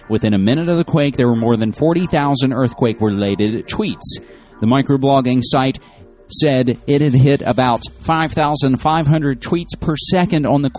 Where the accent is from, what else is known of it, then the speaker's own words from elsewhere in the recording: West Virginia, United States; just hours before I was to fly to my home state of West Virginia, there was an earthquake